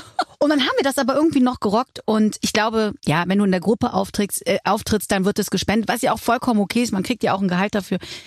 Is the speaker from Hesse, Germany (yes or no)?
no; Bavaria, Germany; Oh, ich komme ja aus Bayern.